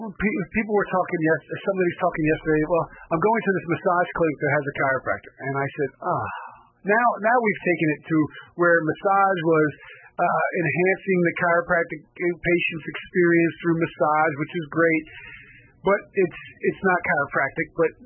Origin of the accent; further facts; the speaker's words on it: New Jersey, United States; My story, I grew up in New Jersey, and my grandmother asked me to be a chiropractor, and I said yes